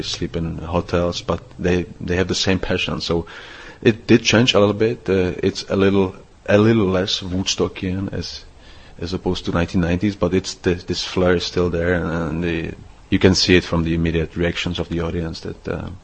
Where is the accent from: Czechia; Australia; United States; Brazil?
Czechia; my hometown, which is a small town about 100 kilometers outside of Prague.